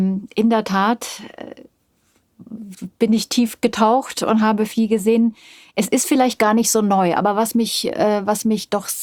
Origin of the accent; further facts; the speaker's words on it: Bavaria, Germany; ich bin in Bayern groß geworden